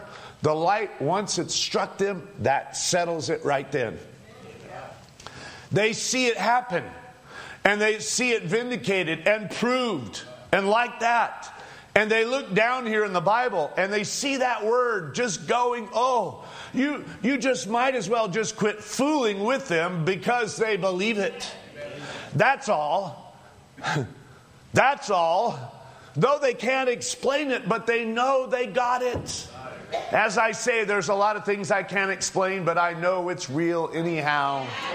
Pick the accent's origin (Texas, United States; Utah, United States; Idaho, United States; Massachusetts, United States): Massachusetts, United States; born there; I was born in Massachusetts.